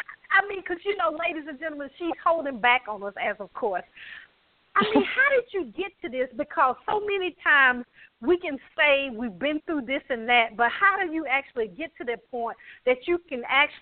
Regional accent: the South, United States; You know, I'm from the South, I guess you know, and you can tell.

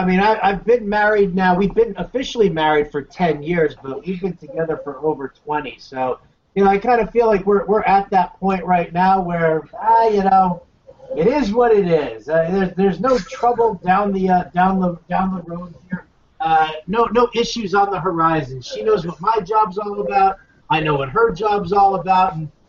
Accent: New York City, New York, United States; now in Northern California, United States; I grew up in New York City, and I was around for the garbage strike back in the late 70s, where everything in New York City smelled like garbage. Well, now I'm country living here in Northern California

